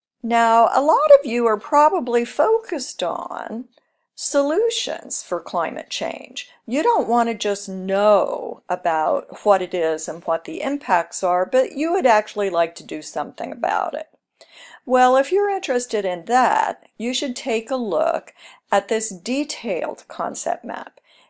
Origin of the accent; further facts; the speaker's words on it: New England, United States; Since I am from New England, I went ahead and detailed out this section.